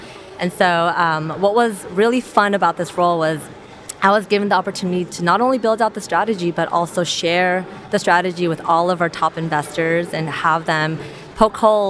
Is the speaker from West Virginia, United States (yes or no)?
no; San Francisco Bay Area, California, United States; where, you know, I'm from the Bay Area and some folks are in Europe.